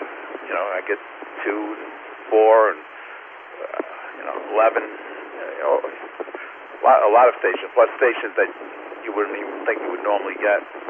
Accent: Queens, New York, United States; You know, when I grew up in Queens, there was, like, never seemed to be a power outage.

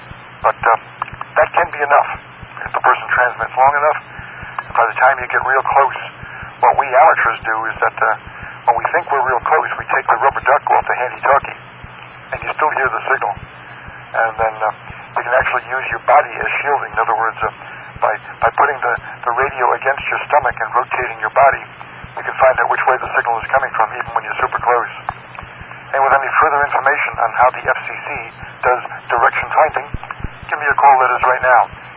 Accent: Middle Island, New York, United States; My hometown for my later teenage years was Middle Island, which is right alongside of Ridge.

